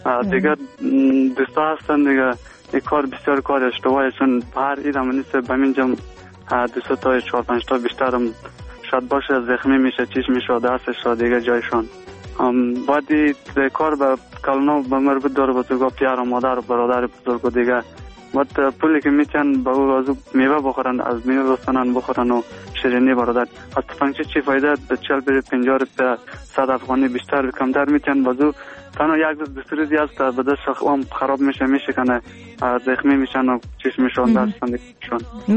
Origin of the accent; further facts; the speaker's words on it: Afghanistan; ما شما افغان هستیم،